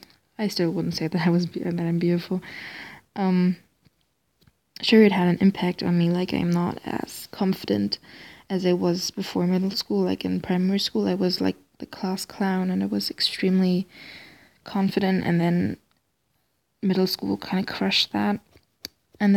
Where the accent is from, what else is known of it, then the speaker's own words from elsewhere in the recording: Germany; and I was from Germany, and we were kind of best friends